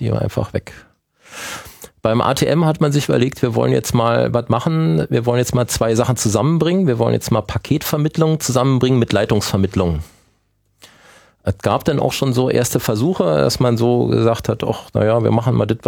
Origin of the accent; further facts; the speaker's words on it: Berlin, Germany; Ich meine, hier als Berliner hast du halt 3,5 Millionen Berliner gehabt